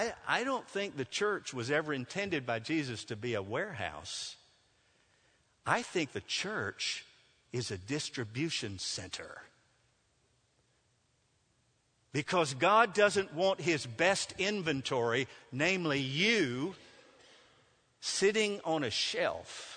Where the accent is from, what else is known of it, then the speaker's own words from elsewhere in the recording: Nashville, Tennessee, United States; When I was growing up in Nashville as a boy, we used to go to all the Vandy games.